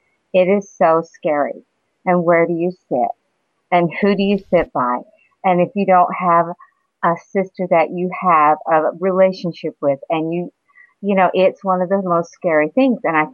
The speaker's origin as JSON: {"language": "English", "region": "Texas", "country": "United States", "tie": "born or raised there", "said": "And I wasn't raised in Salt Lake City. I was raised outside in Texas."}